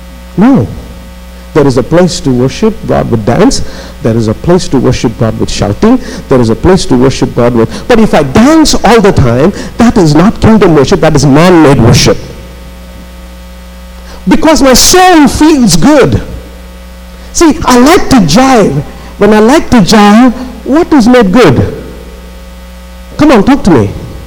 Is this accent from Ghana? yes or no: no; India; Can I ask you, as an Indian, is my spiritual life still Indianized, or it is kingdomized?